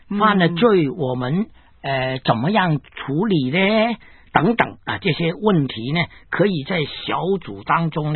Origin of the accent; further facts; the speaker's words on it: China; 我们中国人呢喜欢现在你探我，以后我要回拜。